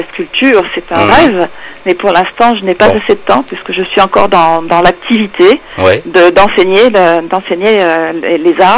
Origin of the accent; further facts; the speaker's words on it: Le Puy-en-Velay, Auvergne-Rhône-Alpes, France; Oui, je suis née au Puy, j'ai vécu au Puy et je continue ma carrière au Puy